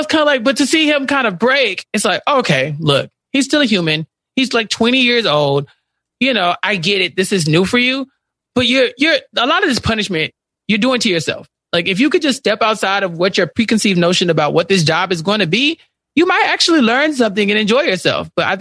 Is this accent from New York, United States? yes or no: no; Texas, United States; I don't know. I'm from Texas. I've been to L.A. like twice.